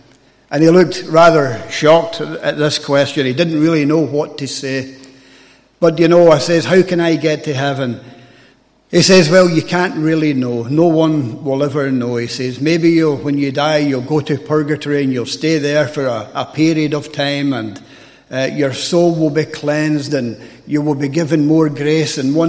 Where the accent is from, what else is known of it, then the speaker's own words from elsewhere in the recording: Scotland, United Kingdom; I was born and bred just outside Glasgow. I was born and brought up into a Roman Catholic family.